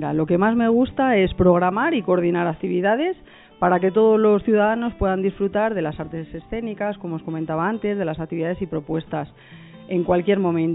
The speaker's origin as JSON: {"language": "Spanish", "town": "Guijuelo", "region": "Castile and León", "country": "Spain", "tie": "born or raised there", "said": "Y por circunstancias de la vida, pues terminé aquí en Guijuelo, en mi pueblo, trabajando como coordinadora de cultura"}